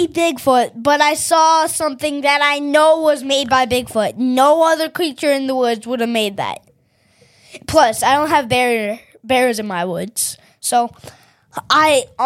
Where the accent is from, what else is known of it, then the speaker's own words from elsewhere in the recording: Ireland; It's because we're Irish.